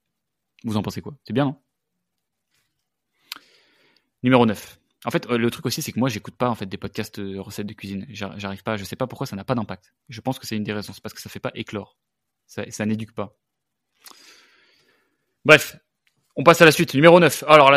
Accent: France; accent: French; je parle avec mon accent français qui prononce de l'anglais

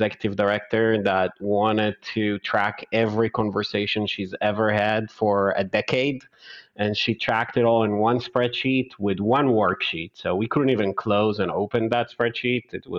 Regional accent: Israel; I'm originally from Israel

